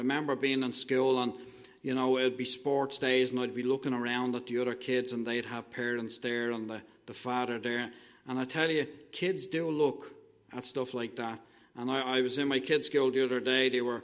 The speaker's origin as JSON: {"language": "English", "town": "Dublin", "region": "Leinster", "country": "Ireland", "tie": "born or raised there", "said": "I grew up in Dublin. I grew up in an area of Dublin. It's a real working class area in Dublin."}